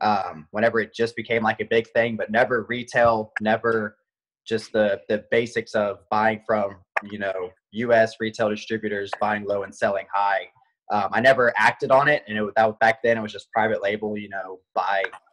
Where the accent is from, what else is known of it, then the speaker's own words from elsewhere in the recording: Mobile, Alabama, United States; also born or lived in Birmingham; I'm from Mobile, Alabama. I was living in Birmingham, working as a sales representative for TruGreen back in December of 2017.